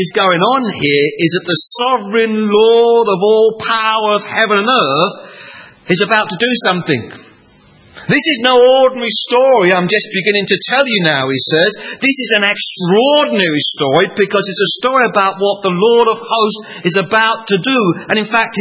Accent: London, United Kingdom; And being a Londoner born and bred, this is even more of a surprise.

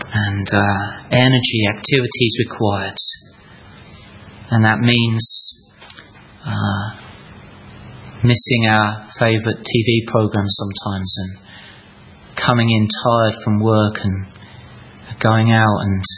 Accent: Chesham, South East England, United Kingdom; in my hometown of Chesham, we are surrounded by Muslims from Pakistan

